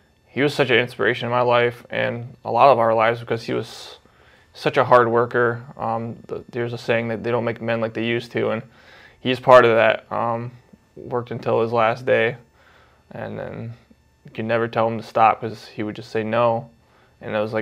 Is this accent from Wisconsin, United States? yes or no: no; Shelby, Michigan, United States; I grew up in Oceana County, Shelby, Hart area.